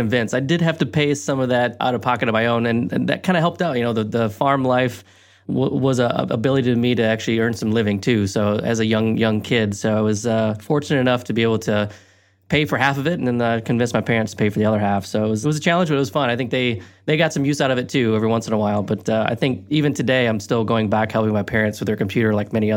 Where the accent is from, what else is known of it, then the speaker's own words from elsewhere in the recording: Michigan, United States; But also, I grew up in Michigan. So being from Michigan, you know, hockey is a part of your life.